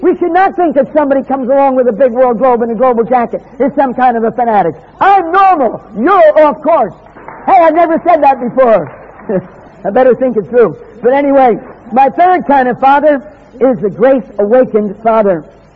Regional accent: New Jersey, United States; born there; American born in New Jersey with an American passport. You think a character like me can be accepted as British, you must be drunk.

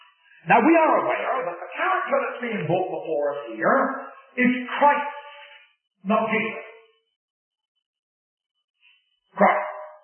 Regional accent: England, United Kingdom; But I'm an Englishman, you see.

